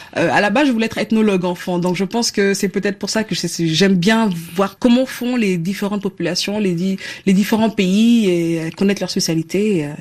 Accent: Abidjan, Côte d’Ivoire; dès mon enfance à Abidjan, dès les années 90, en fait.

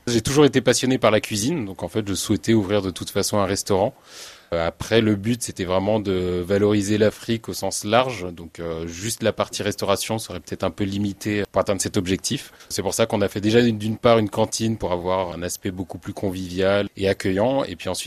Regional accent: Paris, Île-de-France, France; born there; Je suis né à Paris. Mes parents ont toujours essayé de nous élever dans une optique qui était de se dire qu'on était d'origine africaine

